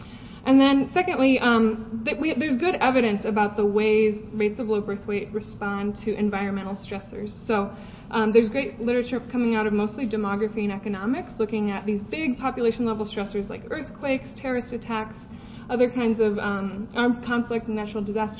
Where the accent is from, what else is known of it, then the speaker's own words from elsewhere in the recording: Iowa, United States; So I'll be looking at this topic by looking at an event in my home state, Iowa, as kind of a natural experiment